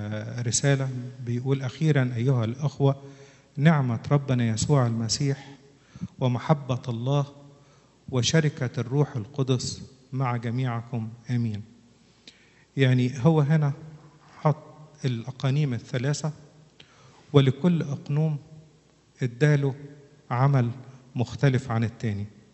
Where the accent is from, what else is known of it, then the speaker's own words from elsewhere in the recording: Egypt; عندنا في مصر مشهور جدا أما واحد يقول للتاني أنت ابن مين